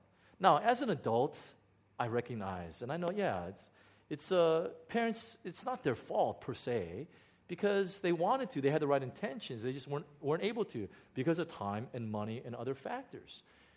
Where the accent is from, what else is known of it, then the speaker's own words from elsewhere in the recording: Chicago, Illinois, United States; My parents and I, we grew up in the south side of Chicago, very, very poor. We were very poor neighborhood.